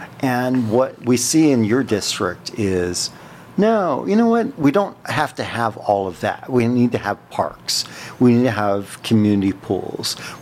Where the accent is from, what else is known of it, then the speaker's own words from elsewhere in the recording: Placentia, California, United States; when I grew up in Placentia